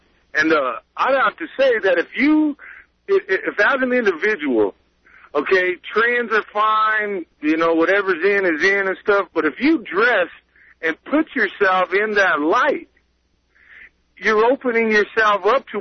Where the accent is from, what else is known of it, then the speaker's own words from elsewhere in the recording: Denver, Colorado, United States; I grew up in South Denver, and we used to go out to the Villa before they did what they did with the Villa.